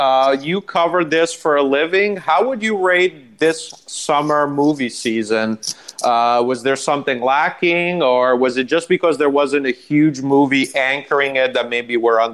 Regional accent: Italy; to give you a little bit about my background, I grew up in Italy. I grew up as an American immigrant in the 80s. I'm a half Jewish.

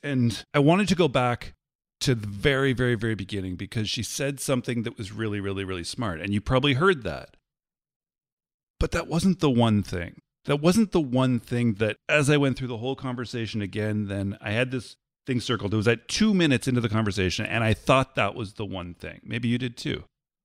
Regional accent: Canada; because I'm Canadian

